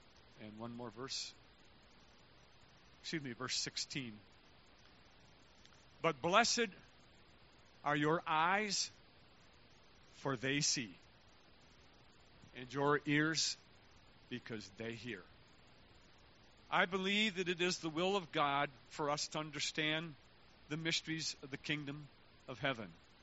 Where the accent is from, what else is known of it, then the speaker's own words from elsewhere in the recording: Fountain City, Wisconsin, United States; But I grew up near Cochran, Wisconsin, where Brother Caskey's from, a town called Fountain City, Wisconsin.